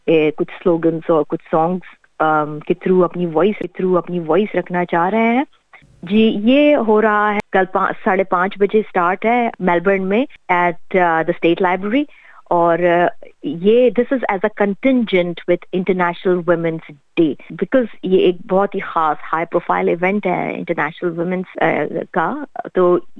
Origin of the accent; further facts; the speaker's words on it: India; now in Australia; میں خود انڈیا سے ہوں، میری فیملی، میرے بھائی بہن، میرے کزن سارے انڈیا میں رہتے ہیں، دلی میں رہتے ہیں